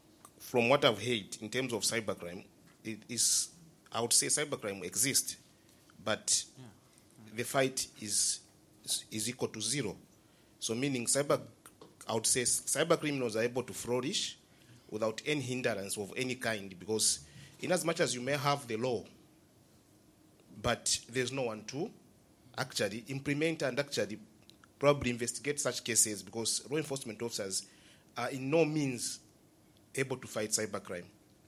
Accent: Zambia; I'm a fellow from Zambia, law enforcement

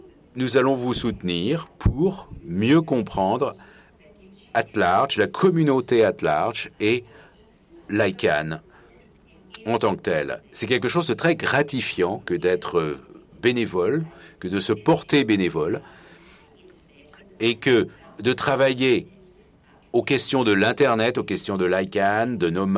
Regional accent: Romania; Je suis de Roumanie et je suis très honoré de jouer ce rôle de mentor.

